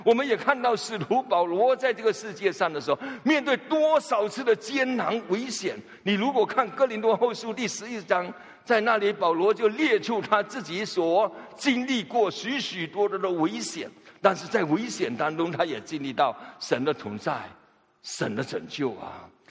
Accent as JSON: {"language": "Chinese", "town": "Fuzhou", "region": "Fujian", "country": "China", "accent": "Fuzhou", "said": "我们福州话说 LKK 了"}